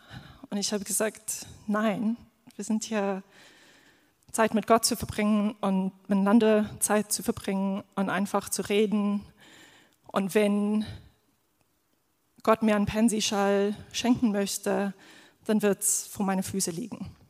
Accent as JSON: {"language": "German", "country": "South Africa", "second_language": "German", "said": "alle wissen, dass ich aus Südafrika komme. Das ist meine Heimat."}